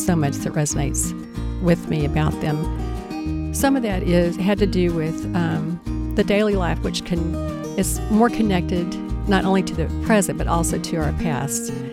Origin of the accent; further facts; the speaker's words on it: Austin, Texas, United States; also born or lived in Johnson City; I was born in Austin, Texas, and have been here for most of my life. But when I was in high school, we lived in Johnson City on the family ranch.